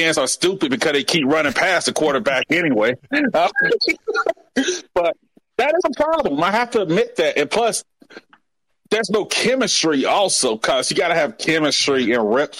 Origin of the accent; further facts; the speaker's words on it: Montgomery, Alabama, United States; Hey, I'm from Montgomery, Alabama, man.